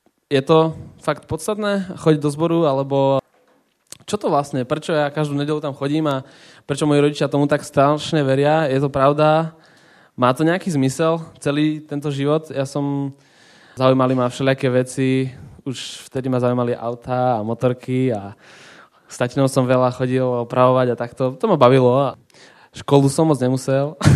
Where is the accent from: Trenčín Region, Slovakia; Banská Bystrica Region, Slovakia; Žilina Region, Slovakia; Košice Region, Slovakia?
Trenčín Region, Slovakia; Zemianske Kostoľany; also born or lived in Bojnice; narodil som sa v Bojniciach. Pri zoologickej. To slovičko pri je tam dôležité. Väčšinou ľudia si myslia, že som zo zoologickej, ale bolo to len kúsok odtiaľ. 8 rokov som žil v Zemianskych Kostolanoch, kde sme mali domček